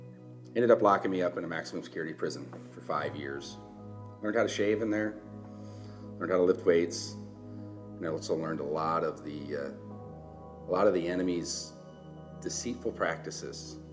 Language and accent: English; Iowa, United States; My mom was a single mom. I grew up in the Midwest in Iowa.